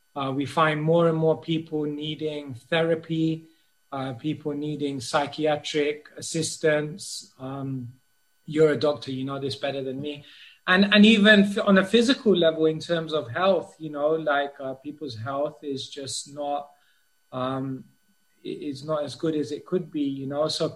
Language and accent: English; Wembley, London, United Kingdom; I grew up in Northwest London in Wembley, near Wembley Stadium.